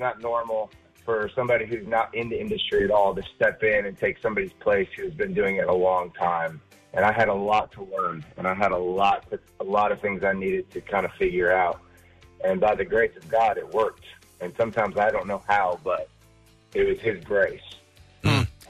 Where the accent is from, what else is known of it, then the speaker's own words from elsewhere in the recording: Detroit, Michigan, United States; born there; and I was born in Detroit, which honestly, Detroit and Toledo are only about 50 minutes apart.